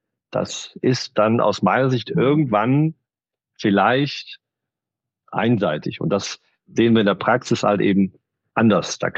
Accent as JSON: {"language": "German", "town": "Siegburg", "region": "North Rhine-Westphalia", "country": "Germany", "said": "weil ich ja aus Siegburg bin. Ich bin Rheinländer und von Siegburg schon nach Hessen verschlagen ist schwierig."}